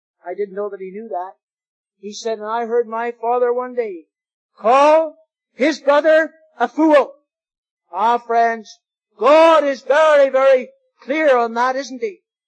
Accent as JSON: {"language": "English", "town": "Kenora", "region": "Ontario", "country": "Canada", "tie": "born or raised there", "said": "You know, 2 weeks ago, I was in Kenora, Ontario, my hometown."}